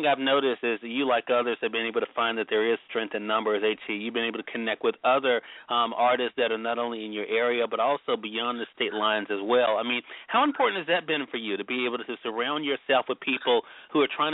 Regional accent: Mississippi, United States; I mean, we're both from Mississippi.

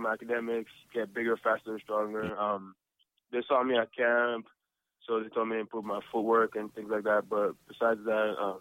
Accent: Canada; as a Canadian kid, you never see those kind of crowds.

